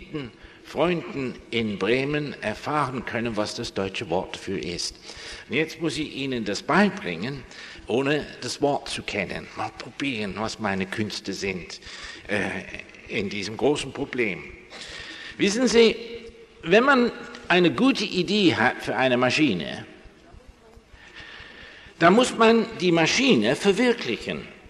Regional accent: Abingdon, South East England, United Kingdom; German is a second language; now in Germany; bei MG in Abingdon, wo ich herkomme

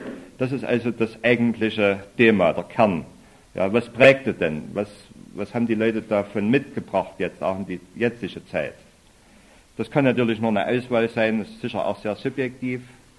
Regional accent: Chemnitz, Saxony, Germany; Ich bin wirklich ein Kind der DDR. Ich habe bis zur Wende nichts anderes erlebt als Sozialismus. Ich wurde 1952 in Chemnitz geboren, als sechstes und letztes Kind, als Nachzügler. Meine Eltern waren damals Mitte 40.

